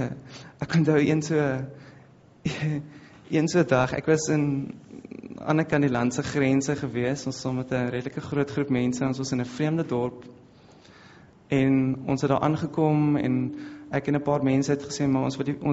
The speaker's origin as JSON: {"language": "Afrikaans", "region": "Western Cape", "country": "South Africa", "said": "ek het iets warms gehad, want ek is van die Kaap af, dit raak soms koud by die see"}